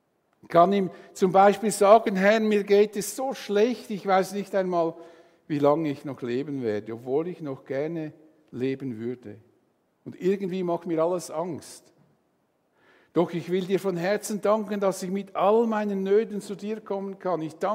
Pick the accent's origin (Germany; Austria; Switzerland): Switzerland; Wir haben sehr viel als Schweizer.